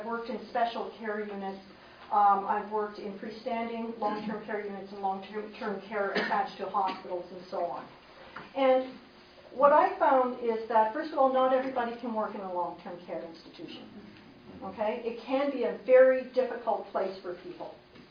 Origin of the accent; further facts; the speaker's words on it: Cobourg, Ontario, Canada; I come from Coburg. Our total population is 18,000 people